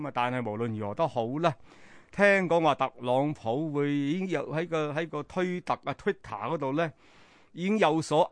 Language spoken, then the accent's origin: Cantonese; Hong Kong; 我哋都系香港人